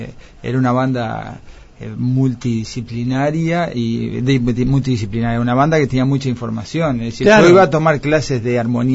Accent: Pan de Azúcar, Maldonado, Uruguay; Yo soy de Pan de Azúcar.

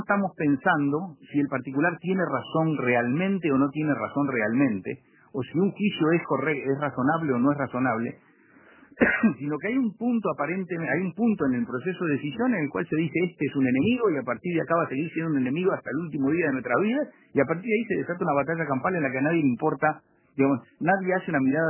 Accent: Uruguay; somos uruguayos todos.

